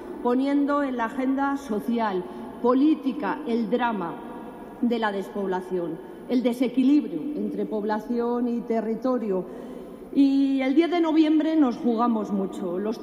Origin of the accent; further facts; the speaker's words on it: Castile and León, Spain; En mi tierra, en Castilla y León